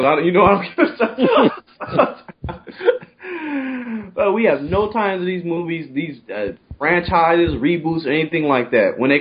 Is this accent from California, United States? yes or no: yes; Compton, California, United States; If anything, I was growing up in Compton, I was raping somebody else's childhood at that time, so.